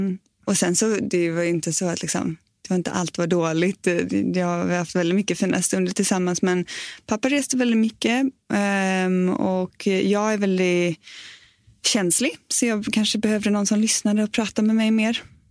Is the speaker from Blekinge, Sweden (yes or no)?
no; Gothenburg, Västra Götaland County, Sweden; now in Stockholm, Sweden; jag har varit den senaste tiden i Stockholm. Men jag är född i Göteborg.